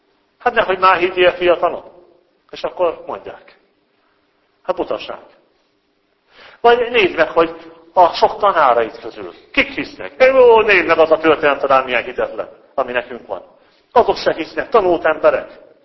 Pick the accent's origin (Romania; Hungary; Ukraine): Hungary; Debrecen, Hajdú-Bihar; debreceni vagyok, hát még ilyet nem hallottam